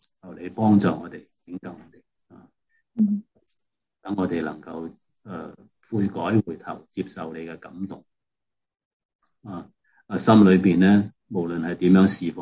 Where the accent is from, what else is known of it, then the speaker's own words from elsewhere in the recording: China; 即系所谓我哋中国人所谓问米嘅。